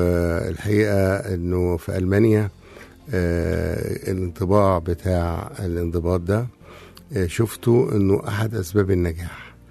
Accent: Kom Hamada, Beheira, Egypt; والله أنا أساساً من البحيرة كوم حمادة

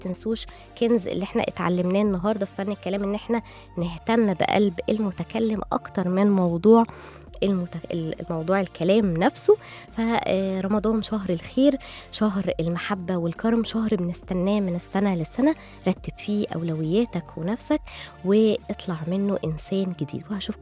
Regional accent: Egypt; وده النظرية اللي كانت منتشرة عندنا في مصر

